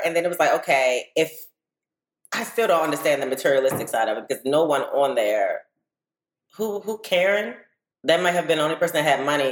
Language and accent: English; Baltimore, Maryland, United States; And I, at this point, I'm from Baltimore. I'm very familiar with who Robin is.